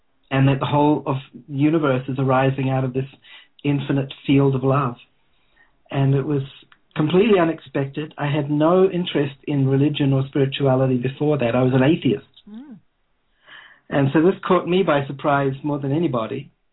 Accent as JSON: {"language": "English", "country": "New Zealand", "tie": "born or raised there", "said": "I grew up in New Zealand, which a lot of people think of as a very, you know, very beautiful country, very kind of natural environment. It's got a low population"}